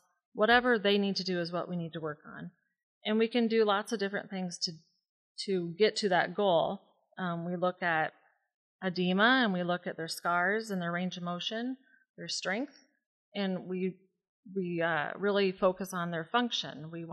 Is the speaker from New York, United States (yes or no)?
no; Webster City, Iowa, United States; Well, I am from Webster City, and I've been a therapist for 24 years.